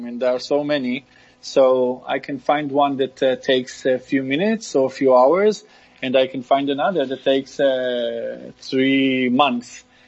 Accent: Israel; English is a second language; And we said, I'm from Israel.

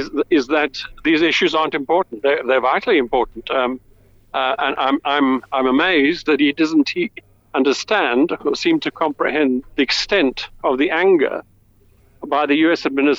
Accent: South Africa; Now, I am a dual national, and as a South African, I will offer to do whatever I can

